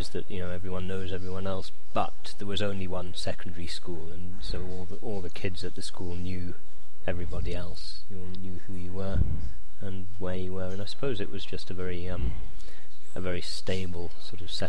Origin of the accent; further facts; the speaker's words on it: South West England, United Kingdom; I grew up in rural Wiltshire. I grew up next to a pig farm.